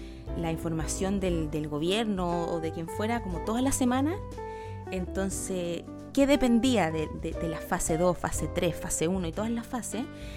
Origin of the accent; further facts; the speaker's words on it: Chile; now in France; Salí de Chile, llegué a Francia, acá he ido aterrizando lentamente, pero aterrizando.